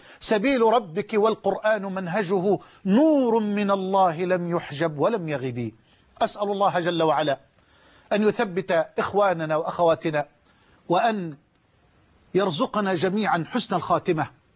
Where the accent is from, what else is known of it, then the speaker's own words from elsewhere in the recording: Egypt; بلدنا مصر